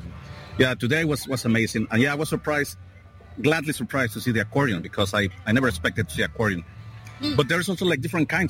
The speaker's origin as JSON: {"language": "English", "country": "Mexico", "second_language": "English", "said": "I'm from Mexico, and we have accordion there"}